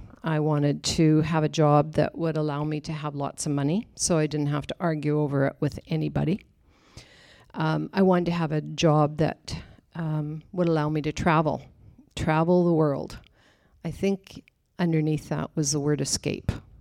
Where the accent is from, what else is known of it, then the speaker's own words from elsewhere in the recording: Regina, Saskatchewan, Canada; I'm from Regina, Saskatchewan in Western Canada.